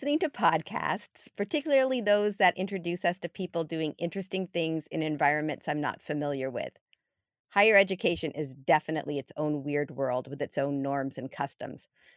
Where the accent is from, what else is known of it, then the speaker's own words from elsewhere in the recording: Canada; moved away as an adult; now in United States; I grew up in Canada and I came to the United States to go to college in 1990.